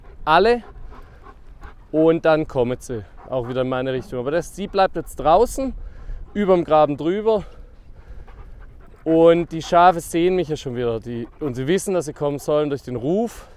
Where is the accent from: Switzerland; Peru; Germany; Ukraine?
Germany; Baden-Württemberg; ich bin im Schwarzwald aufgewachsen